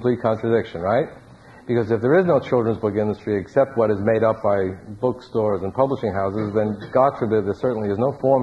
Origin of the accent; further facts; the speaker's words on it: Brooklyn, New York, United States; Well, I was born in Brooklyn and lived there till I was 16, and then I moved to New York